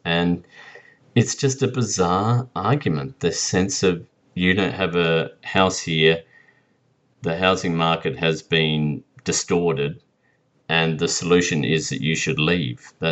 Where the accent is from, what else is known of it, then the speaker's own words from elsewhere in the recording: Adelaide, South Australia, Australia; Now I'm from Adelaide or from South Australia.